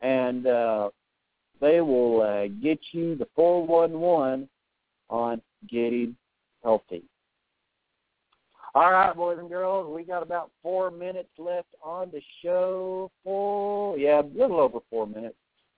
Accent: the South, United States; accent: southern; Is that my southern accent coming again?

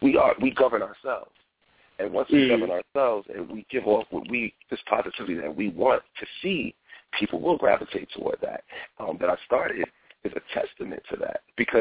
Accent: New York City, New York, United States; I am from the New York area, New York City.

